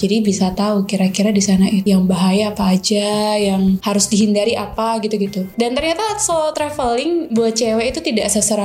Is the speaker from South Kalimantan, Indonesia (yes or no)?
no; Surabaya, East Java, Indonesia; aku kan dari Surabaya nih. Jadi dari Surabaya tuh kayak gak mau naik pesawat.